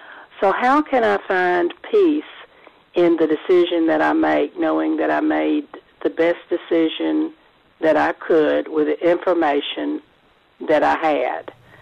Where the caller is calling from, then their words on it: Mobile, Alabama, United States; I'm calling from Mobile, Alabama.